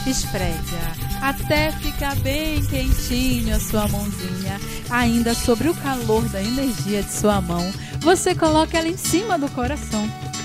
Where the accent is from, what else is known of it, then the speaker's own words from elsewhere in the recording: Macapá, Amapá, Brazil; sou aqui de Macapá, na Amazônia.